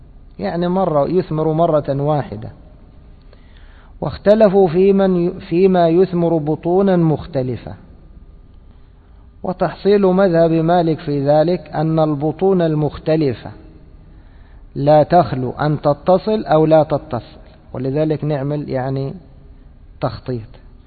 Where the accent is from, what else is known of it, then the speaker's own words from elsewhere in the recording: Egypt; احنا عندنا في مصر شيء مشهور وهو ايش أبو عبد الله؟ البرسيم.